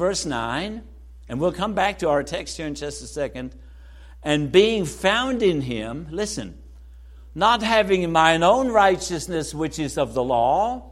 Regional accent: Germany; English is a second language; moved away as an adult; now in United States; And I just basically say, I'm from Germany. I came to this country when I was 19 and got married at 20.

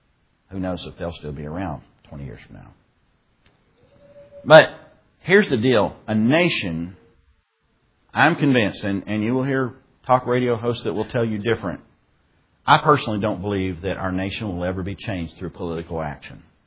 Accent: Texas, United States; I grew up out in West Texas, and we'd see these, what we call dust devils, these little whirlwinds that take off

